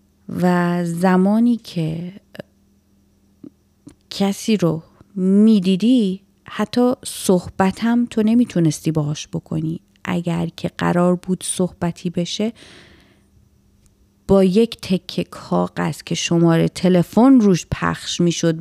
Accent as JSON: {"language": "Persian", "country": "Iran", "said": "به عنوان یک ایرانی اصیل باید اصالتمون رو حفظ بکنیم"}